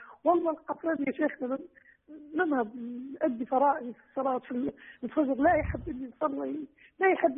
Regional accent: Morocco; أنا مغربية ومزوجة تونسي

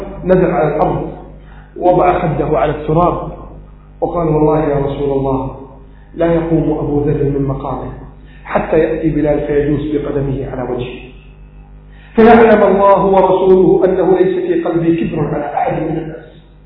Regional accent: Egypt; بلدنا مصر

